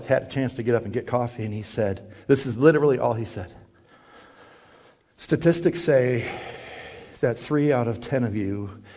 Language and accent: English; Iowa, United States; and here I am from Iowa, and we're all hanging out